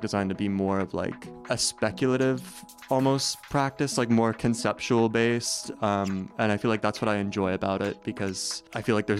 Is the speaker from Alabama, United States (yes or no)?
no; Mississippi, United States; now in Richmond, United States; So South Mississippi.